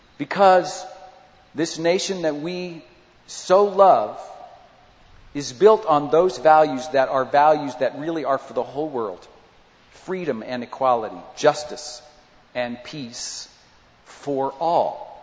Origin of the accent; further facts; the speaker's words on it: United States; because I'm an American and Marvin, you're not.